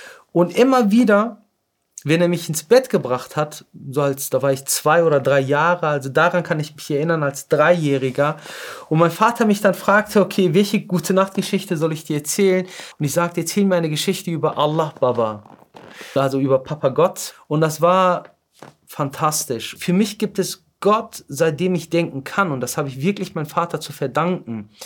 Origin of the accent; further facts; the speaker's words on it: North Rhine-Westphalia, Germany; Ich bin im Ruhrgebiet geboren, aufgewachsen und wenn man mich fragt, was ich bin, also bin ich jetzt ein Kurde, Türke oder ein Deutscher, würde ich ganz klar sagen, ich bin ein Ruhrpotter.